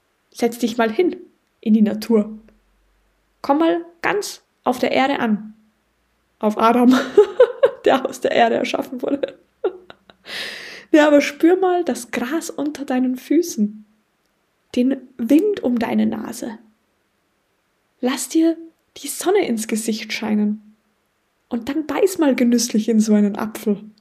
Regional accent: Tyrol, Austria; die letzten Tage, die ich in meiner Heimat in Tirol verbracht habe

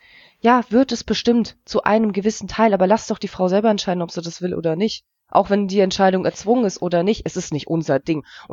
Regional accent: Germany; ich bin sehr glücklich, in Deutschland aufgewachsen zu sein. Ich bin sehr glücklich, dass ich in Deutschland leben darf und dass es meinen Eltern sozusagen ermöglicht wurde.

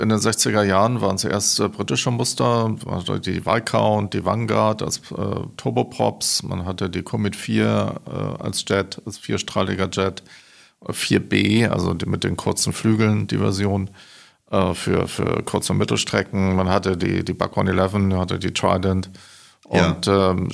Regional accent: Filderstadt, Baden-Württemberg, Germany; Ich bin ja in Stuttgart aufgewachsen, also in einem kleinen Dorf, Filderstadt, nahe beim Stuttgarter Flughafen.

